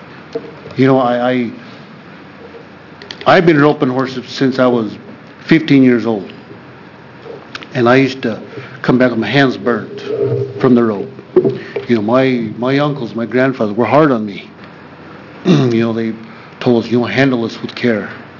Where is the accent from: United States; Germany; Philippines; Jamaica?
United States; I am from the Fort McDermott Paiute Shoshone Tribes of McDermott and Oregon.